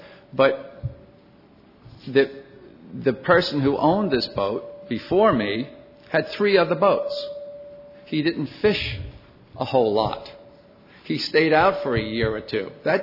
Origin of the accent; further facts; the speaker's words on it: Stonington, Connecticut, United States; by the way. I'm from Stonington, Connecticut